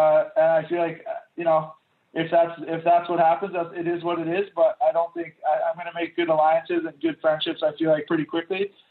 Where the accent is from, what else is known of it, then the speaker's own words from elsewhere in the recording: Canada; I'm the Canadian heavyweight champ.